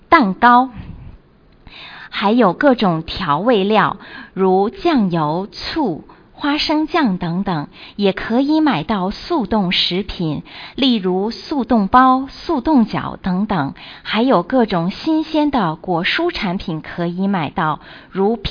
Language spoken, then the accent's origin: Chinese; Guangzhou, Guangdong, China; 所以我提倡大家多来我们广州观光旅游，学习一下我们广州人民在环保方面所做出的贡献，